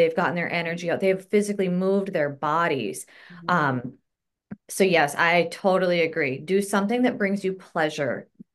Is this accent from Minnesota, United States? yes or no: yes; Minnesota, United States; I did. Yes. I grew up in the Twin Cities